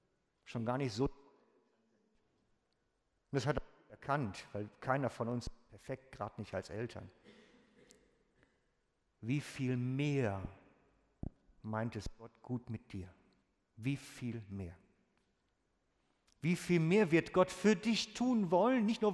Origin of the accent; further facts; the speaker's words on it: Germany; Aber auch wir Deutschen, wir wollen ja wissen, was am Ende bei rauskommt.